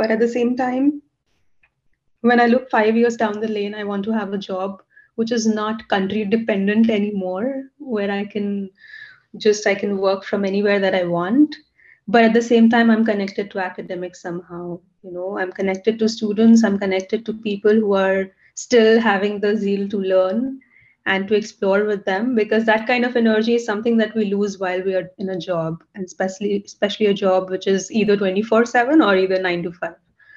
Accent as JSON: {"language": "English", "country": "India", "said": "because I come from India, I've done a bit of research in Delhi itself."}